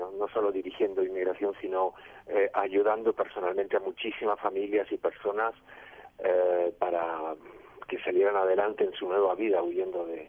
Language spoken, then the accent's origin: Spanish; Argentina; born there; also born or lived in United States / Europe; Yo nací en Argentina, como bien sabes, pero durante 40 años viví prácticamente entre Estados Unidos, como al principio, luego en Europa, y regresé por una temporada.